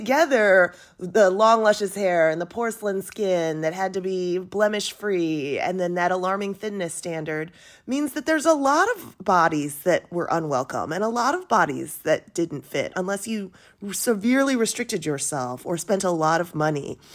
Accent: United States; I, as an American woman who's much bigger than the average Korean woman, couldn't fit in clothes constantly.

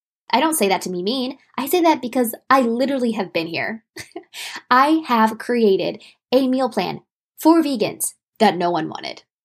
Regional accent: Indiana, United States; also born or lived in Florida; I grew up some in Indiana. I grew up some in Florida, but my family was all in Indianapolis.

